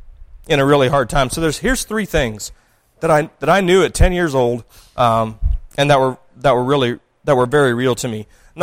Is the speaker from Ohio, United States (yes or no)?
yes; Plain City, Ohio, United States; So I grew up in Ohio. I was born in Plain City, Ohio.